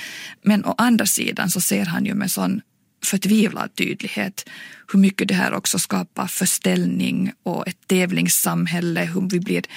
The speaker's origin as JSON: {"language": "Swedish", "country": "Finland", "said": "jag är alltså finlandssvensk litteraturvetare"}